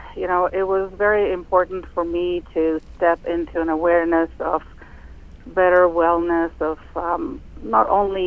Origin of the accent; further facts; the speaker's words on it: Greece; I'm originally from the Mediterranean, born and raised in Greece.